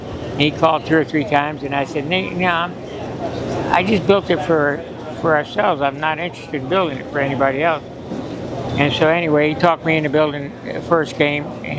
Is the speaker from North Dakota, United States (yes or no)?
no; New Jersey, United States; I was from New Jersey, so I had relatives up there, my uncle and aunt.